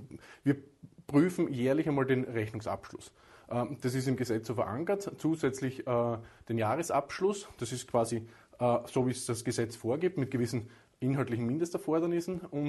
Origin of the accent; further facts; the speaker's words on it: Styria, Austria; born there; now in Wolfsberg, Austria; Jetzt bin ich gebürtiger Steirer, ich lebe in Wolfsberg